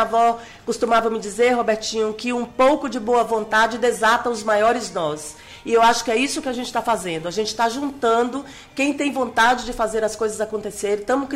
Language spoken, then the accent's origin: Portuguese; Teixeira de Freitas, Bahia, Brazil; now in Ilhéus, Brazil; não quero sair de Ilhéus, sou de Teixeira de Freitas, no extremo sul da Bahia, e já estou aqui nessa terra há mais de 16 anos.